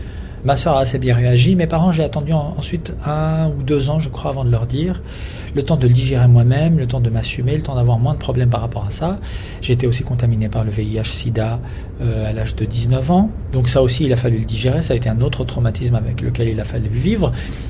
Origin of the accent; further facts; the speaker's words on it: France; J'ai grandi dans une famille d'origine algérienne. On a grandi en France, j'ai toujours étudié en France.